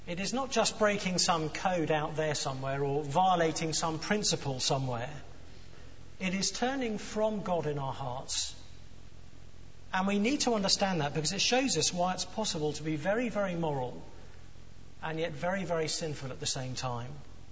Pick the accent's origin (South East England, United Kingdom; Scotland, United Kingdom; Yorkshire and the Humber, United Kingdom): South East England, United Kingdom; I went to visit a friend once in my hometown in Kent, and he lived quite a bit out of the town.